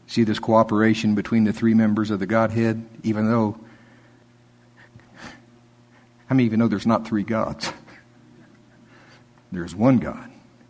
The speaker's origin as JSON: {"language": "English", "country": "United States", "said": "Because I'm from Pottawatomie County."}